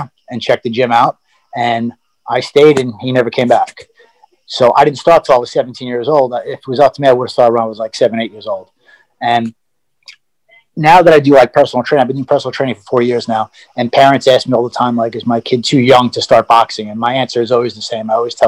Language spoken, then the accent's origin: English; Elmont, New York, United States; I moved from Elmont, Long Island to Plainview, Long Island.